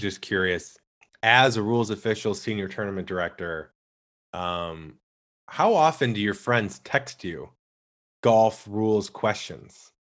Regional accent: St. Louis, Missouri, United States; I grew up in St. Louis, and we didn't have a team when I was younger.

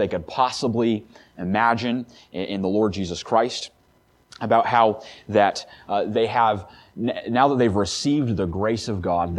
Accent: Crookston, Minnesota, United States; I am from Crookston, Minnesota.

